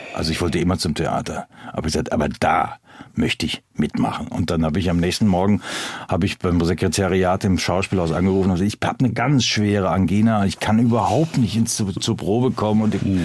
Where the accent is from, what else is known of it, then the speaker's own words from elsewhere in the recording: Unna, North Rhine-Westphalia, Germany; Ich komme aus Unna, der lebt in Dortmund.